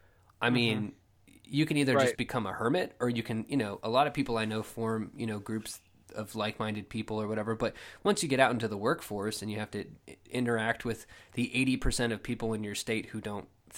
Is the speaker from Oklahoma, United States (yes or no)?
yes; Oklahoma, United States; I'm from Oklahoma and you're from Kansas.